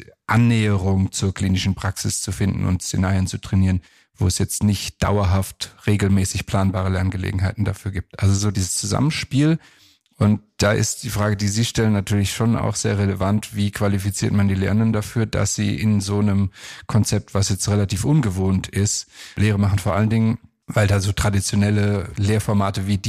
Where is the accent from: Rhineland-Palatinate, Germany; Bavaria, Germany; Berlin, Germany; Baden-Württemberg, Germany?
Bavaria, Germany; Augsburg; Ich bin aus Augsburg